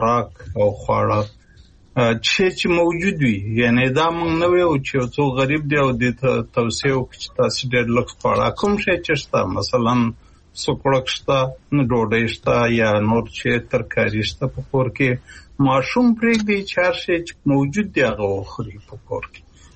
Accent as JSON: {"language": "Pashto", "region": "Kunar", "country": "Afghanistan", "tie": "born or raised there", "said": "زمونږ په محیط کې چې زه په کنړ کې لوی شوی یم"}